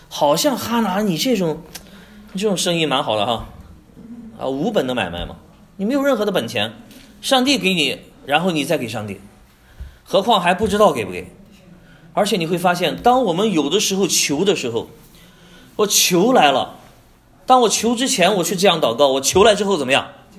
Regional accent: Qingdao, Shandong, China; 我是来自青岛啊，青岛有一个专门治疗这个生孩子的一个医院

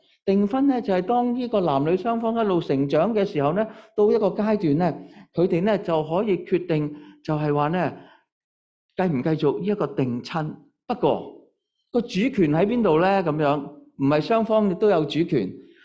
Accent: China; 原来呢当时那个犹太人的文化呢，它是呢好像我们中国人这样

